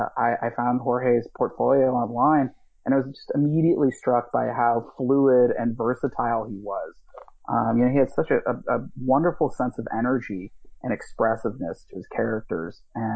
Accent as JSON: {"language": "English", "town": "St. Louis", "region": "Missouri", "country": "United States", "tie": "born or raised there", "said": "Hey, I'm from Missouri as well, actually. I grew up in St. Louis."}